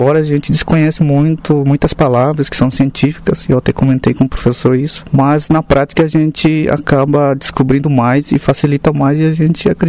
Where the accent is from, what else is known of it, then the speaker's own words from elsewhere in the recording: Mato Grosso do Sul, Brazil; Eu, que sou do Mato Grosso do Sul, a gente sempre ouvia rádio naquela cidade onde eu morava e a gente sempre ouvia.